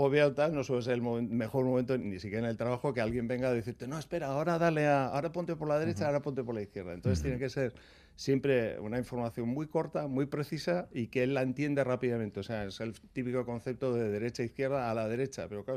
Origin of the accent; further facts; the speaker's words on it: Aretxabaleta, Basque Country, Spain; cuando nosotros jugábamos, soy de Aretxabaleta, y nosotros vivimos en la plaza y las escuelas están al lado de casa